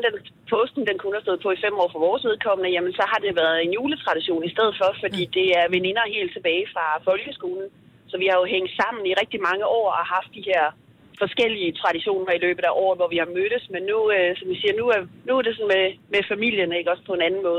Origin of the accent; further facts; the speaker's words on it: Central Denmark Region, Denmark; now in Rudkøbing, Denmark; Jeg kommer oprindeligt fra Mols, så jeg skal også hjem til Jylland.